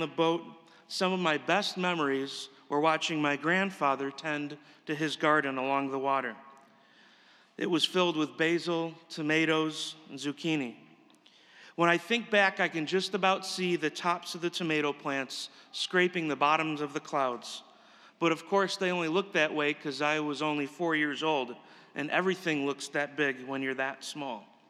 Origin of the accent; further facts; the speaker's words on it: Irondequoit, New York, United States; not relevant to a little kid growing up in Irondequoit in the 1980s.